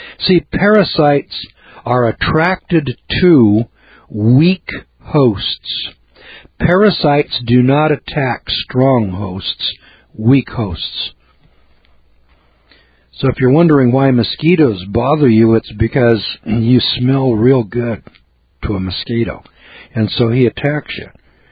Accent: Idaho, United States; See, I just moved out here, and I was from Idaho, you know, where we didn't have very many ticks

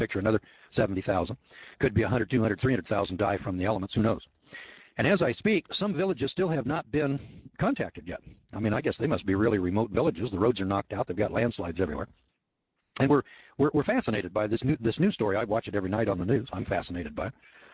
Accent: Eureka, California, United States; My God, I came from Eureka, California. The population of the city is only 30,000.

